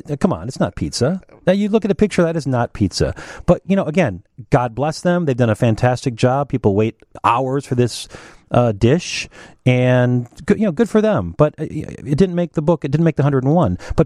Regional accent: Minneapolis, Minnesota, United States; now in Chicago, United States; I've lived here since 92. I consider myself a Chicagoan. I grew up on Minneapolis pizza, which was technically Shakey's, which was technically not a Minneapolis pizza.

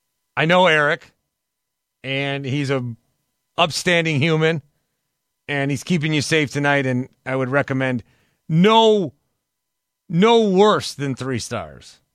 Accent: Fond du Lac, Wisconsin, United States; The Bart Winkler show, which he can catch in Fond du Lac on KFIZ, my hometown, I'll say. It was where I was born. Population 42,000. Nice place to grow up.

